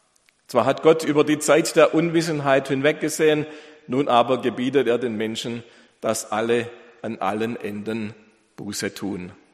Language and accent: German; Mössingen, Baden-Württemberg, Germany; Unten, da wo ich herkomme aus Mössingen, da blüht schon die Kirschbäume